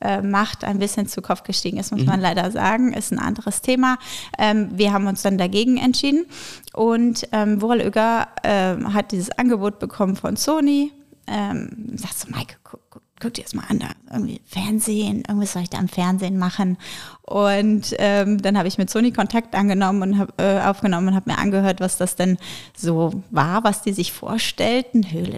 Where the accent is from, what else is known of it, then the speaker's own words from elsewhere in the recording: Bremen, Germany; also born or lived in Dresden; Ich bin in Bremen geboren, aufgewachsen und habe dann in Dresden internationale Beziehungen studiert.